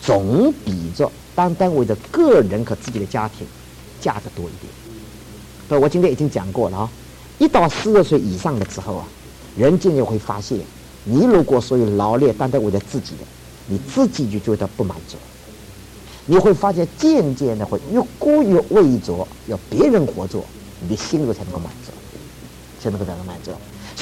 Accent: China; 这我是中国人，我们都是中国人啊。

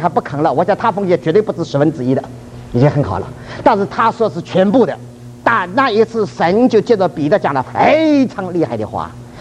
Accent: China; now in United States; 我们中国人在美国，没有东西把我们中国人连接起来的。

